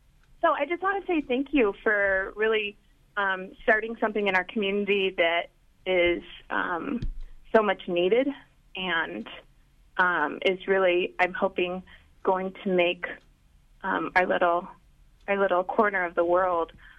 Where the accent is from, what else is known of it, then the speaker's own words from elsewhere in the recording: San Luis Obispo, California, United States; I recently moved back to the Central Coast. I grew up here in San Luis Obispo and have lived in far more diverse places in the last 10 years since I've been gone.